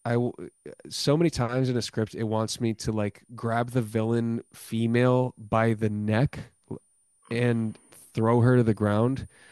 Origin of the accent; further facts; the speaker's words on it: Arizona, United States; My hometown is like the hottest place in Arizona.